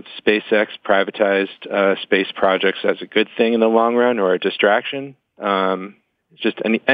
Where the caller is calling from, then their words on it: Philadelphia, Pennsylvania, United States; Hi, everybody. I'm calling from Philadelphia.